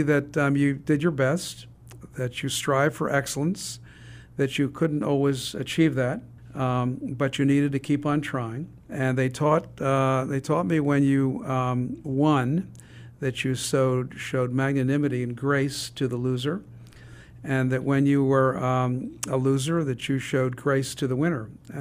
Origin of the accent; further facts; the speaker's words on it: Philadelphia, Pennsylvania, United States; So I grew up in Philadelphia. I was born in 1944, and I had a very happy and loving family.